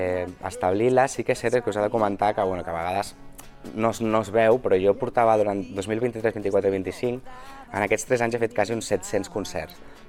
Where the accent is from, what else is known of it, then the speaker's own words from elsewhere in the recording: L'Hospitalet de Llobregat, Catalonia, Spain; Jo soc d'aquí d'Hospitalet